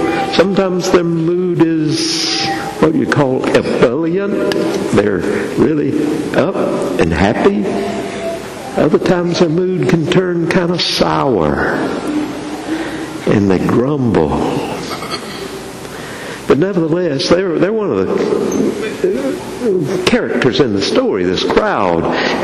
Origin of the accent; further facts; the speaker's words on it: Barnesville, Georgia, United States; It was in my hometown of Barnesville, Georgia, and I was probably 12 or 13 years old